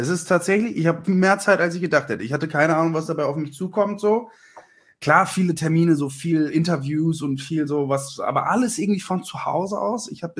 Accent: North Rhine-Westphalia, Germany; Ich bin in Vorderwestfalen groß geworden und wohne jetzt aktuell in Espelkamp. Aber mehr so zu Lübbecke hin, da so die Ecke.

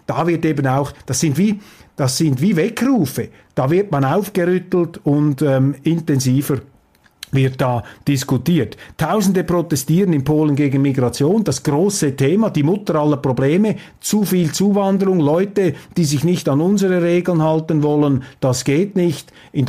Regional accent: Switzerland; aus deutscher Sicht und als Schweizer kann ich das hier vielleicht so formulieren

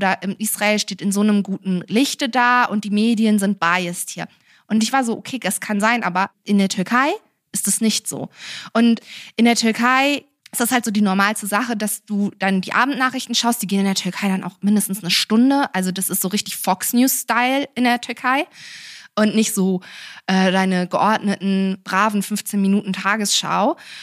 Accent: Cologne, North Rhine-Westphalia, Germany; ich bin in Köln groß geworden. In Köln ist die größte migrantische Community türkischsprachig, türkeistämmig.

